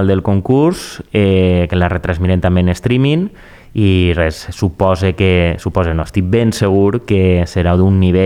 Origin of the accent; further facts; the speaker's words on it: Villajoyosa, Valencian Community, Spain; de fet és del meu poble, de la Vila Joiosa